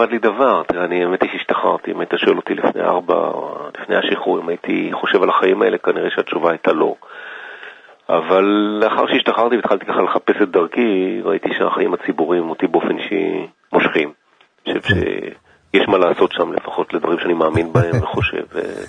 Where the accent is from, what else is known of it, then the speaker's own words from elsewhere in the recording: Tel Aviv, Tel Aviv District, Israel; גדלתי בתל אביב, והיום אני גר בשרון, ביישוב שנקרא צורנה.